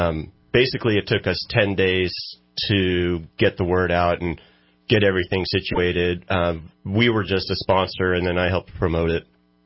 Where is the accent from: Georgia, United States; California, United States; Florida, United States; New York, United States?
California, United States; Cottonwood; I grew up in Cottonwood, been here my entire life. The only time we came to downtown Reading when I was a kid is if I had to go to the doctor.